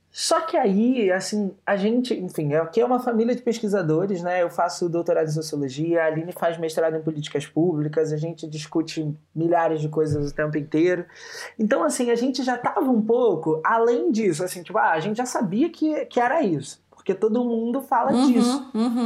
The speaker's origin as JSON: {"language": "Portuguese", "region": "Rio de Janeiro", "country": "Brazil", "tie": "born or raised there", "said": "Eu venho do Rio de Janeiro, mas a minha trajetória é a trajetória de uma pessoa que nasceu num território favelado, num território pobre do Rio de Janeiro, então lá no Morro do Borel"}